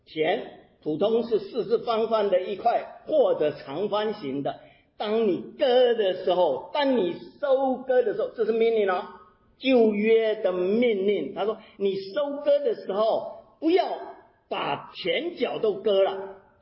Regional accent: Taiwan; 我是在台湾长大的，台湾我成长的过程当中

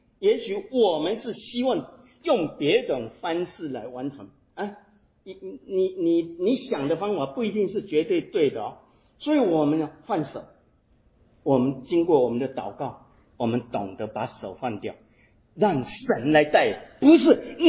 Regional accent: China; 很多我们中国人讲说啊，希望贵人相助

